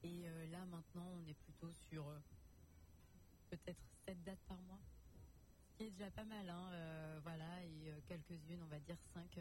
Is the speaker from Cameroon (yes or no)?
no; Lyon, Auvergne-Rhône-Alpes, France; also born or lived in Nice; Je suis lyonnaise.